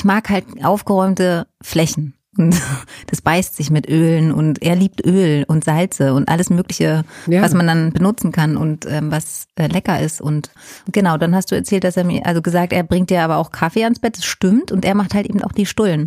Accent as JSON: {"language": "German", "region": "Berlin", "country": "Germany", "tie": "born or raised there", "said": "Ich bin ja aus dem Osten und da gab es die Markthalle am Alexanderplatz."}